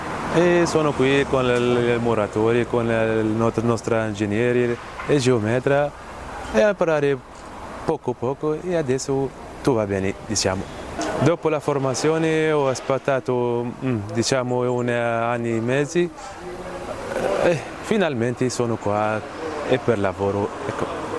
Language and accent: Italian; Tunisia; Italian is a second language; now in Italy; sono tunisino, ho 36 anni